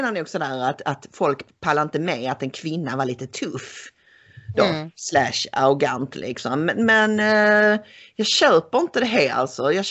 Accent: Sweden; Ja, det är ju fruktansvärt sorgligt och tråkigt för oss som danskvänliga svenskar ju, att det har blivit så här.

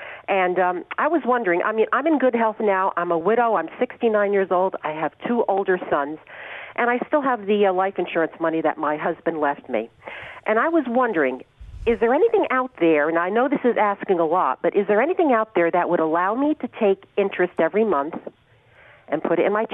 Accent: New Jersey, United States; I sound like a Pennsylvanian. Okay, I'm from Jersey originally.

